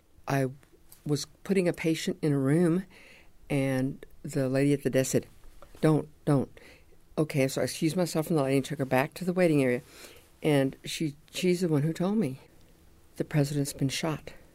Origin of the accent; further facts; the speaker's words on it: El Paso, Texas, United States; now in Dallas, United States; I'm originally from El Paso, and I came to Dallas to go to medical school and just fell in love with the city and never left.